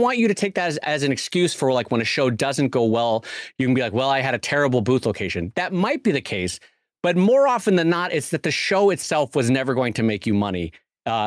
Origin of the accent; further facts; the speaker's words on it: San Diego, California, United States; I have family in San Diego. I'm from San Diego.